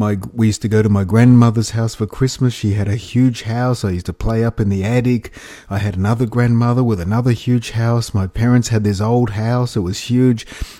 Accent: Sydney, New South Wales, Australia; Just where I grew up in Australia, on the beaches near Sydney, my father bought our family there when. Before I was born

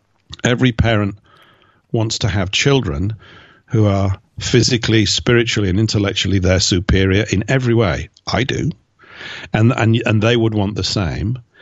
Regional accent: Yorkshire and the Humber, United Kingdom; I'm a Yorkshireman. I come from Yorkshire, so that's what I am. I claim it.

